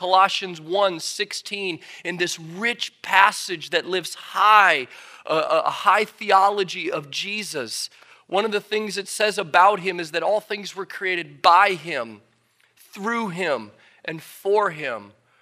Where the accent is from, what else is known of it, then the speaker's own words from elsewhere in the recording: Midwest, United States; born there; now in Syracuse, United States; I was born in Illinois and Michigan. My wife is an Iowa girl. I love like meatloaf and mashed potatoes and things in crock pots and, you know, all like I'm as Midwestern as you can get in a lot of ways.